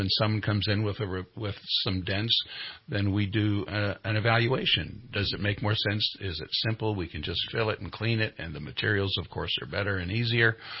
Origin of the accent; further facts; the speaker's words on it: Los Angeles, California, United States; now in Redding, United States; I grew up down in Los Angeles, but I've been up here in Redding for the last 10 years.